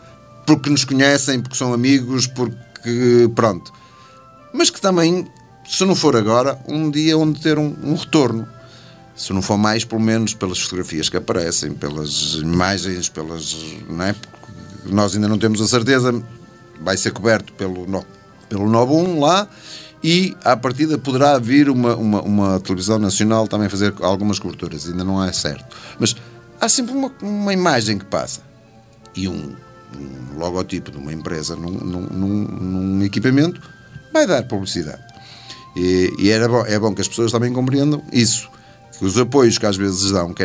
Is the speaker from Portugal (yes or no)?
yes; Penafiel, Norte, Portugal; Nós até somos daqui de Penafiel